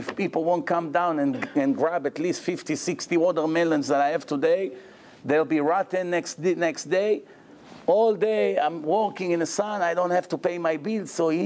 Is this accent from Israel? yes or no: yes; Israel; When we were growing up in Israel